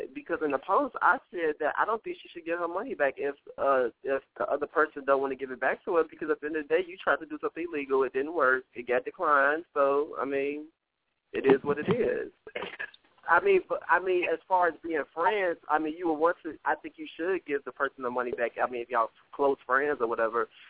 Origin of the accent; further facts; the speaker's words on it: Detroit, Michigan, United States; I'm from Detroit.